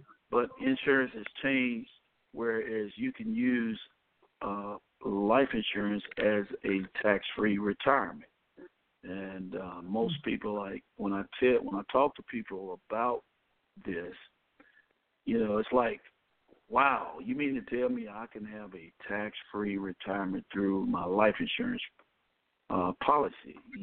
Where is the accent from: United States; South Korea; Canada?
United States; Montgomery, Alabama; I'm from Montgomery, Alabama.